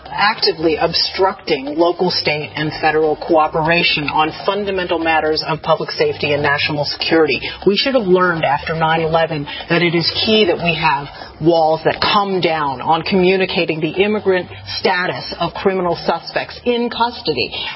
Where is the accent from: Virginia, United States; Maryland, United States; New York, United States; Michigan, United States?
Maryland, United States; Germantown; You mentioned that I'm from Germantown.